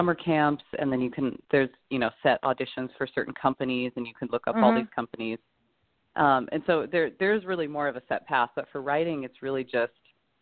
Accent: Arizona, United States; because I grew up in Arizona, and really for a long time, my Spanish was better than my Chinese

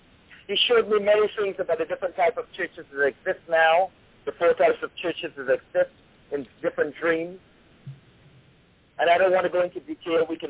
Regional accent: Trinidad & Tobago; born there; And this is the place where I was born in Trinidad.

